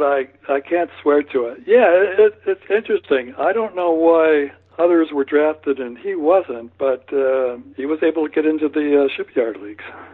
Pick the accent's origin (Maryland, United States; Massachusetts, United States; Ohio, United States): Ohio, United States; Columbus; He comes from my hometown, Columbus, Ohio